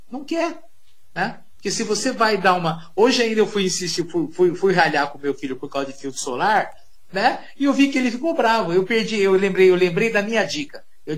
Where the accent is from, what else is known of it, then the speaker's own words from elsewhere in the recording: Cambará, Paraná, Brazil; Eu sou da roça, né, Olga? Sabe que eu sou paranaense, lá do norte do Paraná, de Cambará.